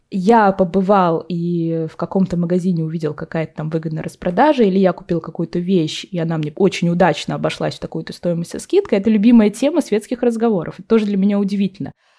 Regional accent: India; now in Netherlands; Я росла сама в Индии

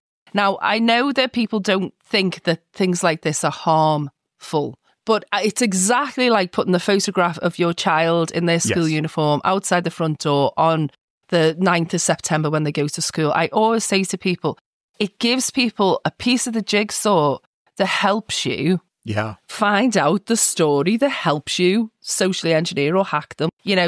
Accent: Liverpool, North West England, United Kingdom; Well, I'm from Liverpool

